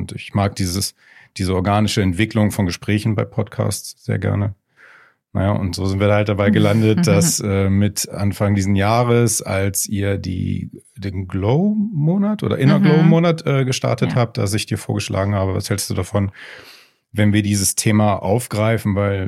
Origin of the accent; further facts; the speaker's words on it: Hilden, North Rhine-Westphalia, Germany; born there; also born or lived in Hamburg; now in Berlin, Germany; komme gebürtig aus der Gegend von Düsseldorf bei Hilden, vielleicht kennen das ja ein paar Leute, und bin 2009 über Umwege Hamburg dann nach Berlin gezogen.